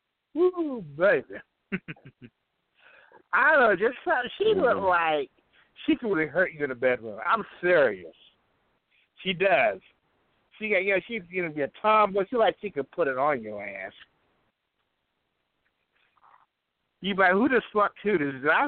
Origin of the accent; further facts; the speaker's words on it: Maryland, United States; Yeah, Maryland.